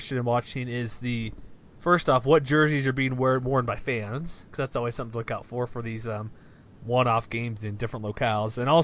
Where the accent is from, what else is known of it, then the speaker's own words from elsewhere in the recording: Texas, United States; also born or lived in Utah; I grew up in Texas, so I watched Texas Longhorns, Texas A&M.